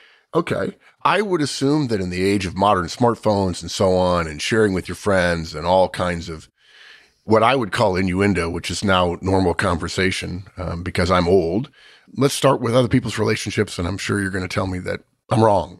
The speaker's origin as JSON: {"language": "English", "country": "United States", "said": "I'm an American, you're a Brit."}